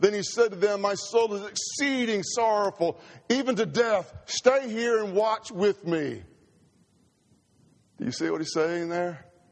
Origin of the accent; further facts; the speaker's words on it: Mississippi, United States; I told you about the isolation I had growing up in Mississippi. I felt totally alone.